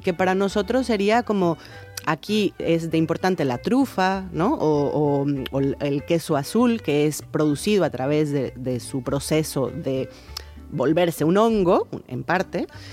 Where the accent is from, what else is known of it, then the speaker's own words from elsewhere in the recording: Mexico; como mexicana, además del tamal que estamos escuchando